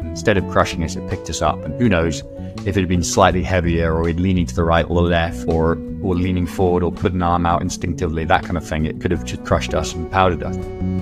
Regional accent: Edinburgh, Scotland, United Kingdom; now in London, United Kingdom; I'm down in London now. Yeah, I've lived here for a couple of years, but I'm from Edinburgh, despite my accent.

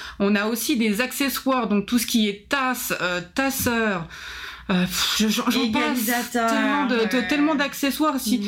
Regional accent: France; hein, donc j'ai 35 ans, je suis originaire de France, pour ceux qui n'auraient pas reconnu le petit accent. Et je suis arrivée il y a de ça, ça va faire 3 ans et demi

